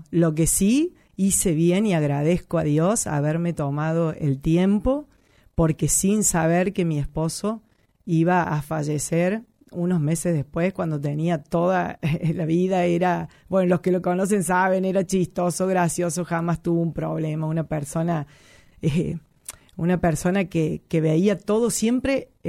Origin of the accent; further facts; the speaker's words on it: San Luis, Argentina; todos los sanluiseños somos solidarios, los argentinos.